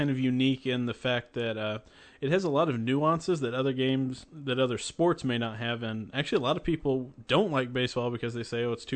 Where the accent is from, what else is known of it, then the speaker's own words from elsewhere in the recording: Indianapolis, Indiana, United States; Growing up, I grew up in Indianapolis, and we lived very close to Busch Stadium.